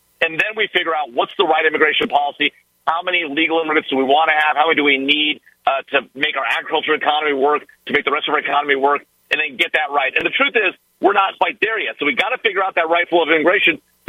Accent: United States; look, I'm an American. I want our president to be successful.

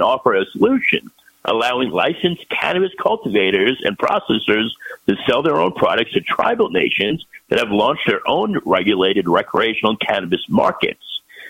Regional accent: New York, United States; Yes, my home state of New York.

